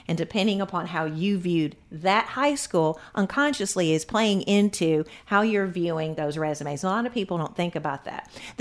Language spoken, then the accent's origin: English; Searcy, Arkansas, United States; So if I'm from Searcy, Arkansas. So once again, not being from Little Rock, it's like, oh, then it's a scramble.